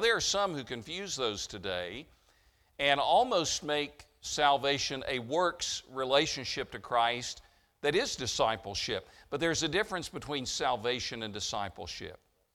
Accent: Tennessee, United States; I grew up in East Tennessee, and you know, when you grow up somewhere, you know the customs, you know the people, you know the idioms, you know all of those things

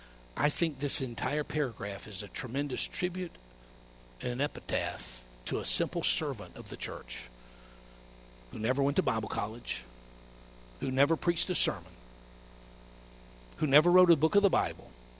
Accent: Georgia, United States; I grew up in Georgia. And the Georgia State Fair came every year.

